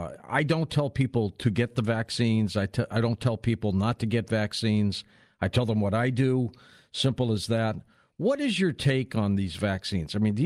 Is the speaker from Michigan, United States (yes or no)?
yes; Michigan, United States; My home state.